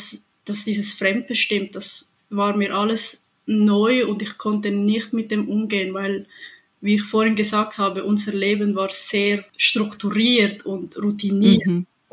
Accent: Switzerland; Ich komme aus der Schweiz.

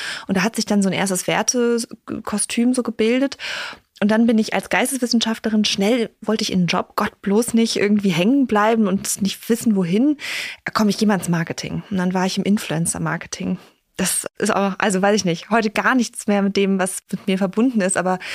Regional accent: Berlin, Germany; der Baumentscheid hier in Berlin für mehr Klimaanpassung in der Stadt, in meiner Heimat.

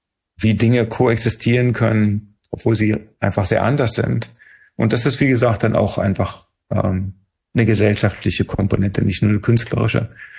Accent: East Germany, Germany; Ich bin in der DDR groß geworden und mit dem Verständnis, dass ich das Land nie verlassen werden kann.

